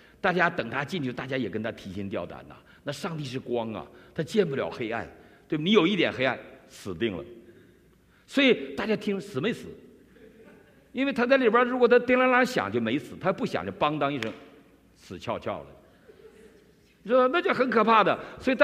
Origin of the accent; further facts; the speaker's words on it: Northeast China, China; 我小时候，我们东北人一年洗两次澡